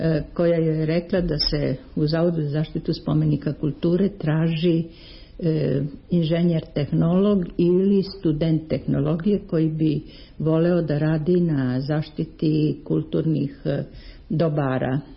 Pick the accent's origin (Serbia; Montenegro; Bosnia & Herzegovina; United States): Serbia; Belgrade; Rođena sam u Beogradu. Osnovnu školu kao i gimnaziju također sam završila u Beogradu. Studirala sam tehnologiju na univerzitetu u Beogradu.